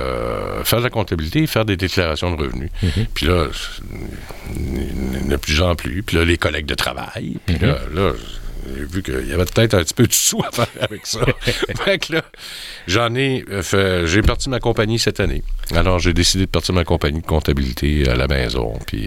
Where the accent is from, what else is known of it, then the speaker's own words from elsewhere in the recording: La Pocatière, Quebec, Canada; Je viens de La Pocatière.